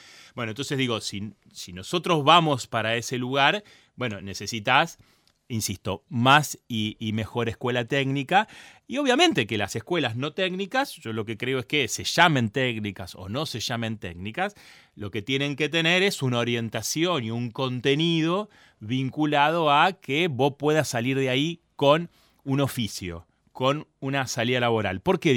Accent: Rosario, Santa Fe, Argentina; digo yo que soy de Rosario, que provengo de toda esa zona donde se exportan cereales.

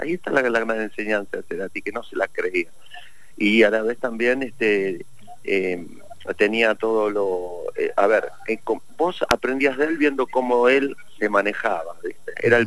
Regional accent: Moreno, Buenos Aires Province, Argentina; te lo digo yo que vengo de Moreno, de Barrio Bajo, Calle Tierra.

